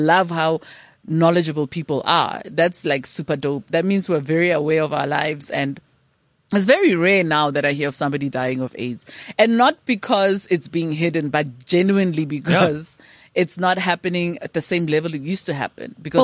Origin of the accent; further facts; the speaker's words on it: South Africa; it's so easy to be negative as a South African.